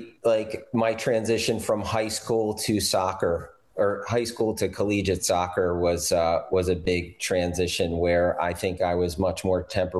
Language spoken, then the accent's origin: English; Delaware, United States; I am from Delaware. I am the oldest, and I have a younger sister, 2 years younger.